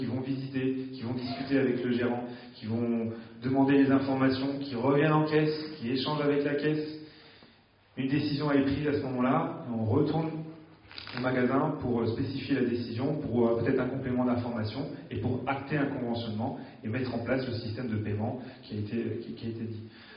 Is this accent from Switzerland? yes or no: no; Nouvelle-Aquitaine, France; Moi, je viens de la Gironde, vous imaginez l'enjeu que ça représente.